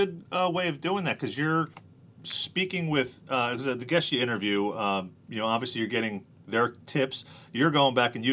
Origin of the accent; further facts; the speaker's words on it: New Jersey, United States; I'm from New Jersey, as you know.